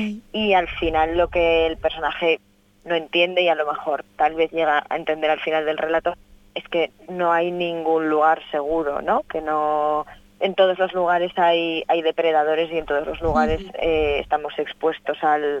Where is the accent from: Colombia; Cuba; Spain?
Spain; Zaragoza, Aragon; now in Valencia, Spain; yo vivo en Valencia, pero soy de Zaragoza, y una vez al mes suelo ir a Zaragoza